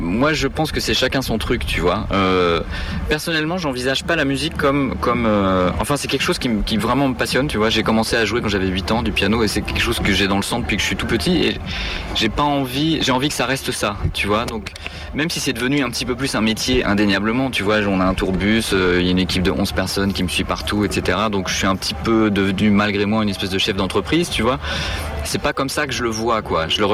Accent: Paris, Île-de-France, France; now in Berlin, Germany; Je suis parisien à la base, et donc j'ai fait des choses à Paris, qui est là d'où je suis. Et puis après, je suis parti à San Francisco, où j'ai vécu 12 ans, et maintenant je suis à Berlin, où j'habite depuis 4 ans.

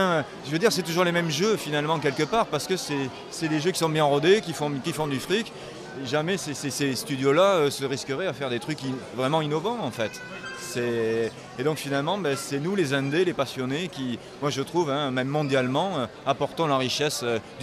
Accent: Toulouse, Occitanie, France; Toulouse. Toulouse.

